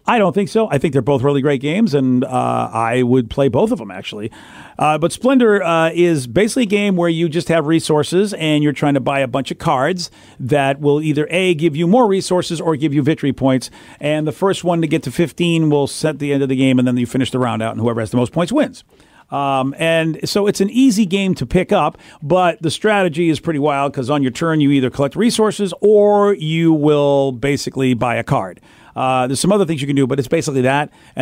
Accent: Boston, Massachusetts, United States; Brings me back to my old days growing up in Boston, where everybody yelled at me all the time.

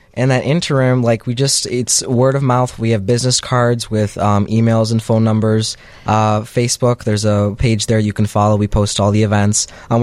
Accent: Park Ridge, Illinois, United States; also born or lived in Glenview / Chicago; I grew up, well, kind of all over the place, in a suburb called Park Ridge and a suburb called Glenview.

